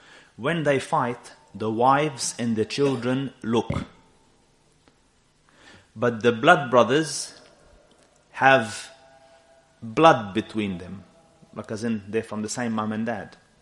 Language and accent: English; Afghanistan; Our background is, we're also a bit sensitive, you know. So, we come from Afghanistan, you see, so our people are a bit more on the other side.